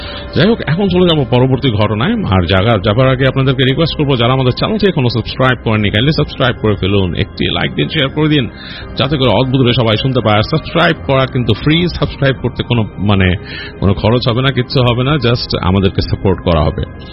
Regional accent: Dhaka, Dhaka Division, Bangladesh; আমি যেহেতু ঢাকায় আমার জন্ম বড় হওয়া সবকিছু, তো ঢাকার অলি কুলি সবকিছু আমার মুখস্থ

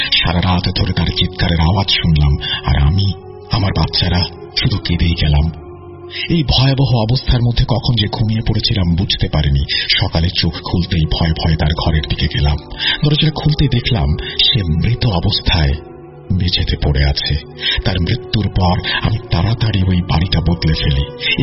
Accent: Munshiganj, Dhaka Division, Bangladesh; now in Dhaka, Bangladesh; বাড়ি মুন্সিগঞ্জ জেলায়। আমরা ঢাকার উত্তরায় থাকি।

